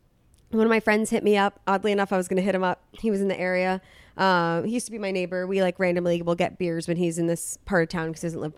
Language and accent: English; Bay Shore, New York, United States; I'm from New York. I'm from Bayshore. It's like the suburbs.